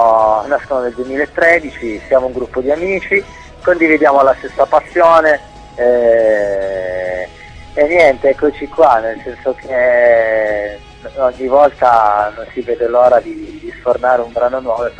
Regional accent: Piedmont, Italy; Noi siamo dell'Interland torinese.

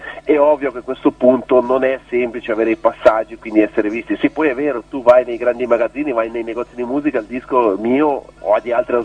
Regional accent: Ticino, Switzerland; Io penso che l'Italia sia la soluzione migliore per noi che siamo ticinesi, perché siamo italofoni

